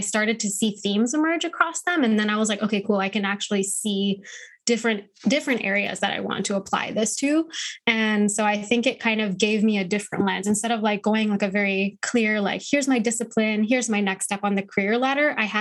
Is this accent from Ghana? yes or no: no; Thailand; English is a second language; So there is, like, I'm Thai Indian, so I born in Thailand. I have Thai passport, Thai nationality, but my ethnicity is Indian. So my family is Punjabi, but we've been here for generations.